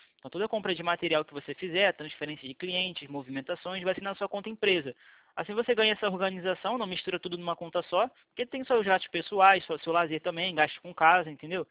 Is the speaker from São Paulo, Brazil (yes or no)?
no; Rio de Janeiro, Brazil; é que eu sou do Rio.